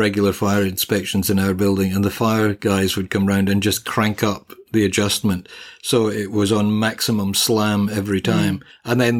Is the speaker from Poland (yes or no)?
no; Scotland, United Kingdom; And in any case, you know, being a Scot, I think of it as Burns Night.